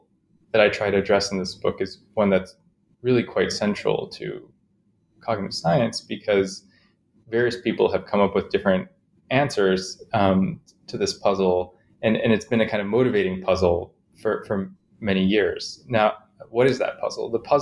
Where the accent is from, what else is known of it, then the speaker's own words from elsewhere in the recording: Chicago, Illinois, United States; I grew up in Chicago, mostly, and I had a kind of interesting upbringing